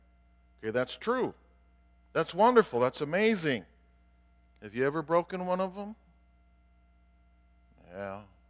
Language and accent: English; Colorado, United States; I think of growing up in Colorado and seeing the giant feedlots with cattle out there